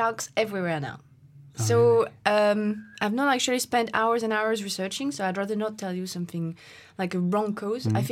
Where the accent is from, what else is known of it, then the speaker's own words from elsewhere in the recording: Réunion; actually, there is a sort of racism on Reunion.